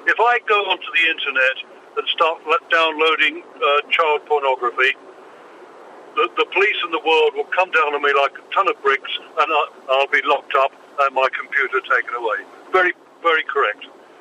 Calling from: Fuengirola, Andalusia, Spain; I'm calling from the A7, just passing Fuengirola Cos.

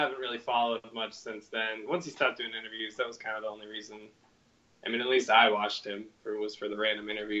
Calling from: Binghamton, New York, United States; We are in... technically Binghamton, New York right now. Kind of like upstate area.

